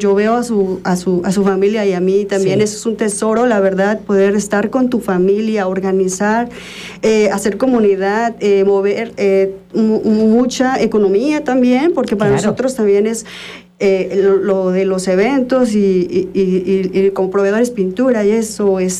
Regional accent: Oaxaca, Mexico; born there; Yo nací en Oaxaca

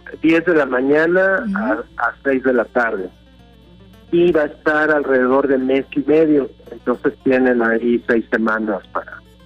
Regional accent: Cuernavaca, Morelos, Mexico; nosotros venimos de Cuernavaca, entonces el pueblo tepozteco pues de alguna manera es cosmopolita

